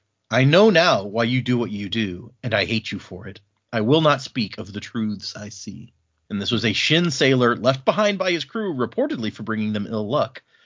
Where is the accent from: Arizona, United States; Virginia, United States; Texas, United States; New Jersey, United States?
Texas, United States; You know, we're from Texas.